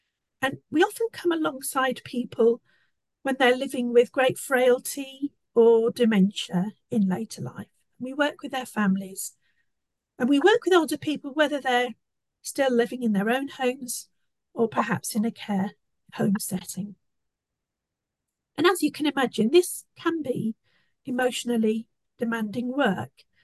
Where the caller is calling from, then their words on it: Kings Hill, South East England, United Kingdom; I'm joining you from King's Hill in Kent